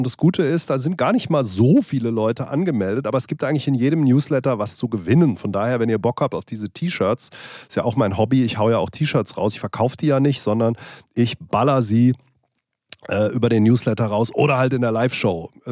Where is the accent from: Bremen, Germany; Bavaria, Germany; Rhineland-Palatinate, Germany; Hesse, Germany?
Hesse, Germany; aber ich mag natürlich Hessen, das ist meine Heimat